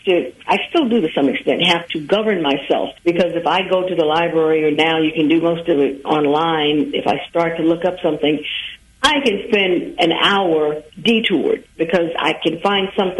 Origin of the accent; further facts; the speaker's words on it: Atlanta, Georgia, United States; She was a librarian at Spelman College in Atlanta, which is my hometown.